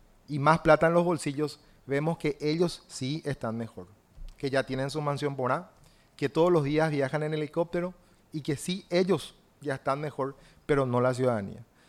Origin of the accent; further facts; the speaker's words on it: Paraguay; con el entusiasmo como paraguayos para sacar al Paraguay, a nuestro país, de ese pozo profundo del crimen organizado